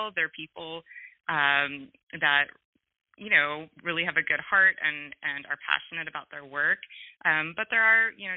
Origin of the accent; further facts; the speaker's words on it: Portland, Oregon, United States; like I'm from Portland, Oregon, our rent is really high.